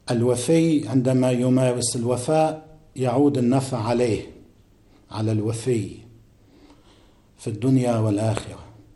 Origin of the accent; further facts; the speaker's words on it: Lebanon; أيضا عندنا في لبنان وبهذه الكورونا وبلائها فقدنا أخا عزيزا